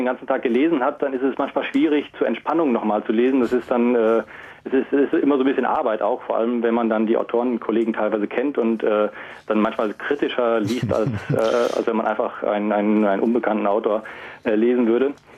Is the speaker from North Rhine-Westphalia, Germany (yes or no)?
yes; North Rhine-Westphalia, Germany; born there; Ich bin geboren in Westfalen